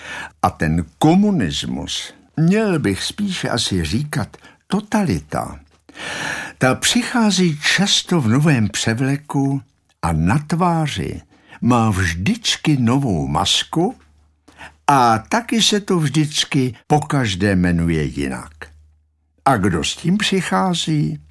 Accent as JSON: {"language": "Czech", "region": "Prague", "country": "Czechia", "tie": "born there", "said": "Narodil jsem se v Praze v dubnu 1938. Nebyl mi ještě rok a přišli Němci."}